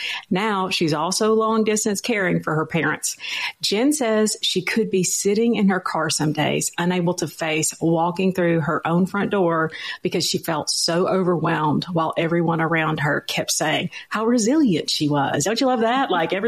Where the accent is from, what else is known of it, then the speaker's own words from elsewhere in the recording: Ohio, United States; born there; now in Wisconsin, United States; So, well, I was born in Ohio. But I now live in Wisconsin, and in between there were several moves as well.